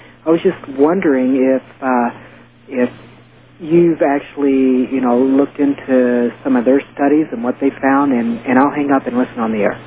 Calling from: Ajax, Ontario, Canada; I'm calling from Ajax, Ontario

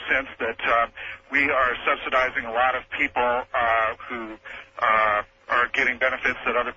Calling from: Phoenix, Arizona, United States; Yes, good morning, Art. I'm calling from Phoenix, Arizona, KFYI.

